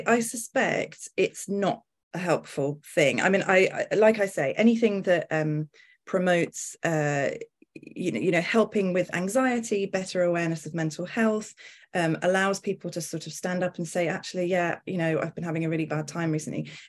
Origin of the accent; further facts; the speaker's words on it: United Kingdom; I'm also British.